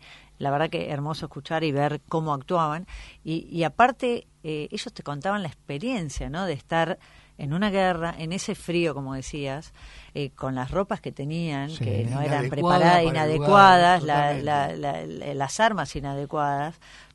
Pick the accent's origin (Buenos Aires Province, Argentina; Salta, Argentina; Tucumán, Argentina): Buenos Aires Province, Argentina; Tandil; No, yo soy de Tandil.